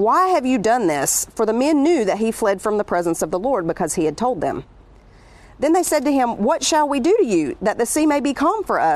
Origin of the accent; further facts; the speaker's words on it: the South, United States; I'm from the South. So if you poke a crawdad in the creek, it does exactly the opposite of what you would expect it to do.